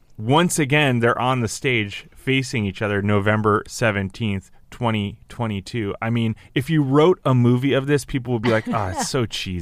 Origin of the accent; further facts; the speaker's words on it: New Jersey, United States; I'm, you know, like Chris, I'm from New Jersey. We take pizza seriously.